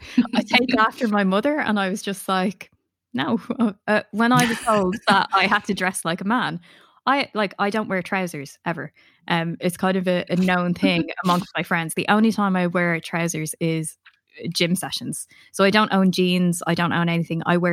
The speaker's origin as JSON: {"language": "English", "country": "Ireland", "tie": "born or raised there", "said": "I'm half Pakistani, half Irish. So my confidence was shot as a child, because growing up in Ireland in the early 90s, there are no other brown people around."}